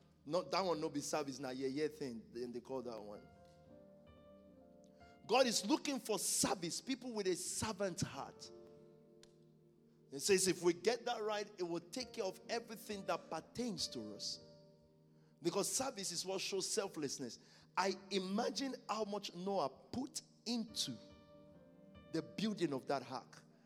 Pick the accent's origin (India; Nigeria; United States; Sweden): Nigeria; I grew up in Nigeria. I'm not necessarily from a poor family at all.